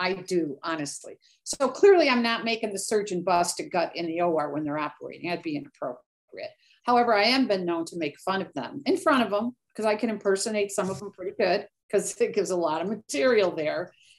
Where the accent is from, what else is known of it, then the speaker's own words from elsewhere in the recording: Chicago, Illinois, United States; I love this question because I'm from Chicago. I lived there for 31 years.